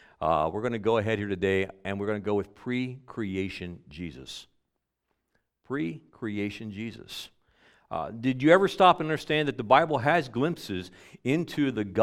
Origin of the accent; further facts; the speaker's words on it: Pennsylvania, United States; Well, I grew up in Pennsylvania, okay?